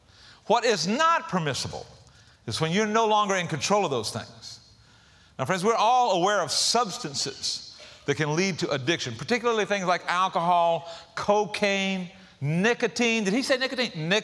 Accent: the South, United States; because we're from the South where we eat healthy, right?

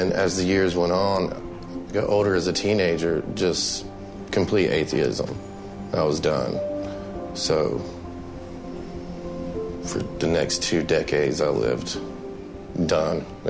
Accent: Gastonia, North Carolina, United States; So I grew up in North Carolina, in Gastonia, North Carolina, in a Christian home.

